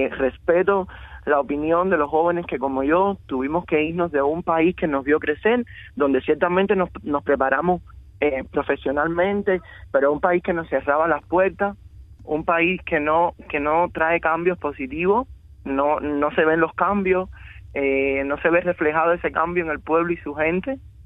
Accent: Cuba; moved away; yo hace muy poco vine de Cuba

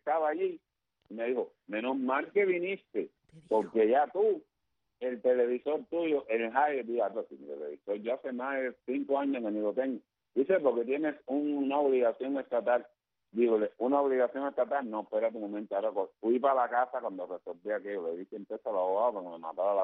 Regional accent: Cuba; Yo soy cubano.

